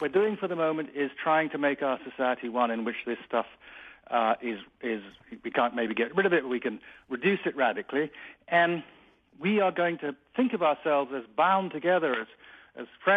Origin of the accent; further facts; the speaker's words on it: United States; I'm an American, so I'm stuck with us.